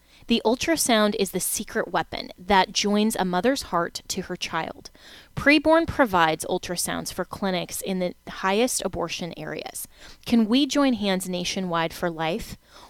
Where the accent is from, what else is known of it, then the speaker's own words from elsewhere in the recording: Florida, United States; including my home state of Florida